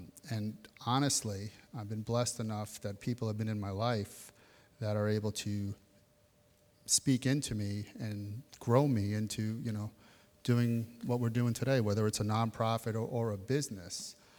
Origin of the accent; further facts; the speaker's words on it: Bronx, New York, United States; But I said … born and raised in the Bronx, New York.